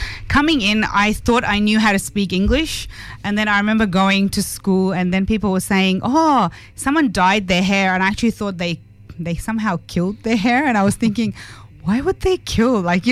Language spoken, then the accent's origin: English; Afghanistan; moved away; I was born in Afghanistan, so I come from there. My family's from there. We were refugees to this beautiful country, and we got here in 1993, March of 1993.